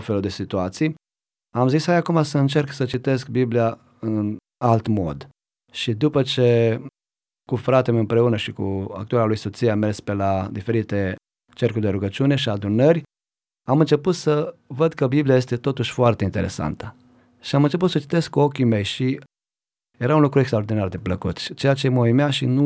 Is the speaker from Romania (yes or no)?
yes; Uivar, Timiș County, Romania; la Uivar, satul meu natal.